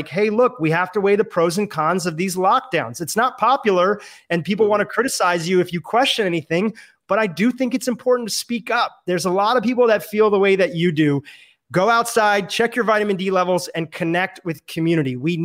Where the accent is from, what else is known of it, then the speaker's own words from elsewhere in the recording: India; Now, I don't know if it's because I'm Indian and people just assume that Indian people are doctors